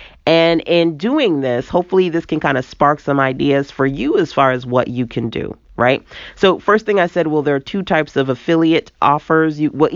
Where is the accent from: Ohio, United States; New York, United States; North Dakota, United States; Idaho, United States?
New York, United States; Brooklyn; now in North Carolina, United States; a Brooklyn girl living in a Southern world, because I'm from New York and now I live in North Carolina.